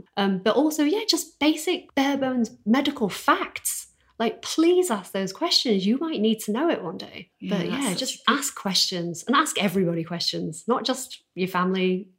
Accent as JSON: {"language": "English", "region": "Yorkshire and the Humber", "country": "United Kingdom", "said": "We're from Yorkshire."}